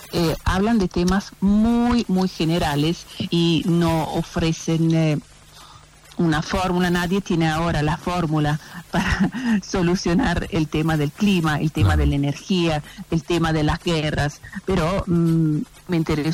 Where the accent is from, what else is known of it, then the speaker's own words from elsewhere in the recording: Argentina; A nosotros, obviamente, como argentinos y como habitantes de la América